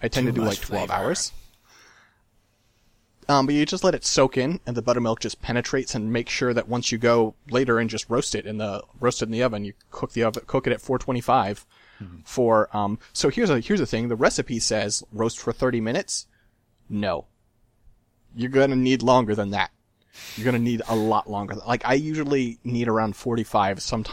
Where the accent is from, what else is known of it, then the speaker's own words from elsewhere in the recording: California, United States; Yeah, whereas I'm from California, and as they say, everything's bigger in California.